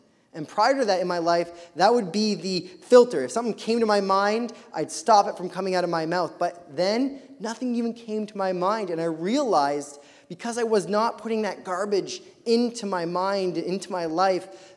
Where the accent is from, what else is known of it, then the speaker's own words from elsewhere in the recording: United States; I'm an ambassador of Christ. I'm an American missionary.